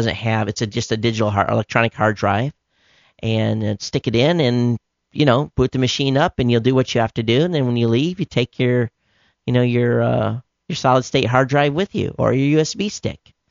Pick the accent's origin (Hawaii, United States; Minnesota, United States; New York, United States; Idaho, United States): Hawaii, United States; I'm some schmuck from Hawaii. I don't know my way around the city.